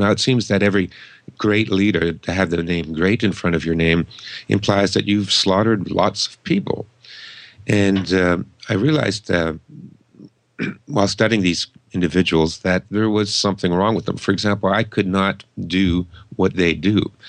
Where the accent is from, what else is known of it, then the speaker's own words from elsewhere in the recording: Toronto, Ontario, Canada; I'm born and raised in Toronto